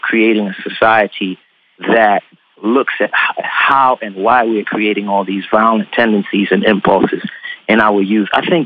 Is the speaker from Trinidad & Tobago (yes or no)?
yes; Trinidad & Tobago; I was born in Trinidad and Tobago. You know, my mother came to America when she was 18. She had me when she was 16. She left me in Trinidad. I was age of two with a warm and loving extended family, grandparents and aunts to raise me.